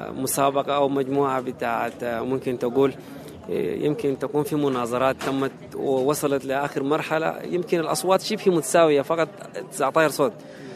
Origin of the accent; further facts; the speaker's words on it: Sudan; أنا والله سعيد جدا إنه أنا أجي من السودان في ظل الظروف ده